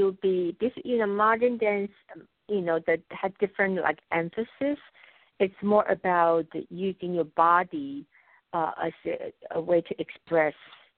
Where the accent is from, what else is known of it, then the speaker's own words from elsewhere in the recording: Taiwan; because I remember growing up in Taiwan, really the biggest holiday is the Lunar New Year.